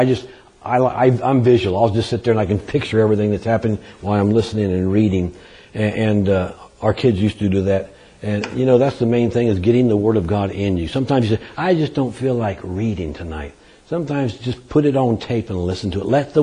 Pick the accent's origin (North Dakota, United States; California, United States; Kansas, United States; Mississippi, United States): California, United States; I grew up in California where there's a lot of irrigation canals